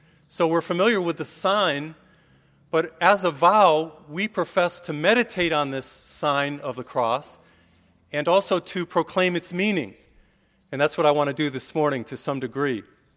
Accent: Springfield, Massachusetts, United States; I grew up in Massachusetts, in Springfield, Massachusetts. So the place that I went to school was the University of Massachusetts.

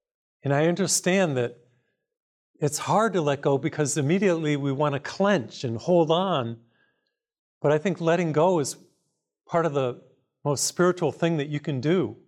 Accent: Massachusetts, United States; I grew up in Massachusetts, so this was an exciting event for me.

